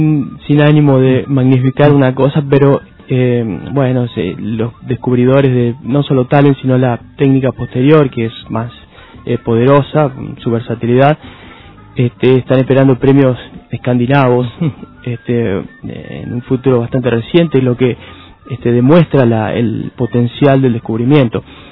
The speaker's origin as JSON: {"language": "Spanish", "town": "Reconquista", "region": "Santa Fe", "country": "Argentina", "tie": "born or raised there", "moved": "as an adult", "said": "Yo soy santafesino, del interior de Santa Fe. Hice mi formación elemental en la ciudad de Reconquista, en el norte santafesino. Después estudié biotecnología en Ciudad de Santa Fe. Y después de eso me voy al interior de San Pablo, una ciudad que se llama Campinas"}